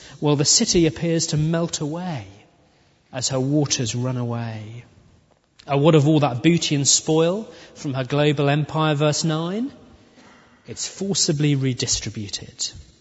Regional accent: England, United Kingdom; We rarely do, not least because we're English, and we might say we're indifferent, possibly, but never hostile to God.

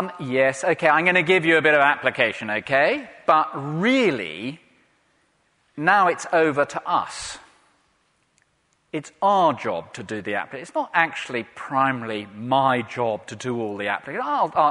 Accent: England, United Kingdom; I am sufficiently English not to go up and say, excuse me, are you a biological miracle?

